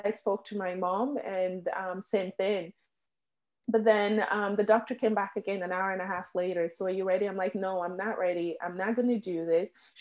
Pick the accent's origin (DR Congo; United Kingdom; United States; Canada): Canada; I think it's been such a positive that I grew up in Canada, so I'm aware of my rights.